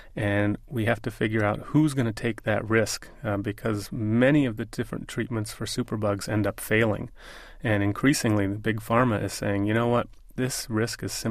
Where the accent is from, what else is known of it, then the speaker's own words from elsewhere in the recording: Florida, United States; And I grew up in Florida, where the orange crops are very important, but they're not that important.